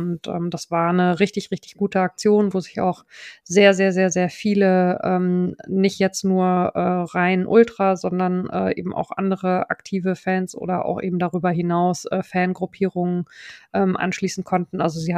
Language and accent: German; Hesse, Germany; born there; now in Mainz, Germany; Als gebürtige Person aus dem hessischen Teil des Odenwaldes, wo wiederum Fasching gefeiert wird, musste ich das, als ich Ende der 90er nach Mainz gekommen bin, auch erstmal lernen.